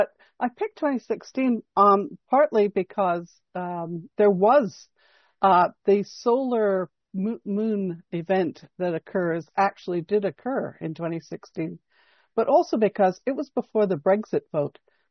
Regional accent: Canada; because I'm Canadian and I'm polite.

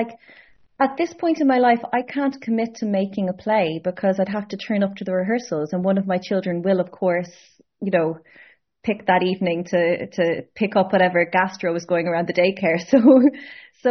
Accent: Ireland; now in Montreal, Canada; So, my partner's from France and I'm from Ireland

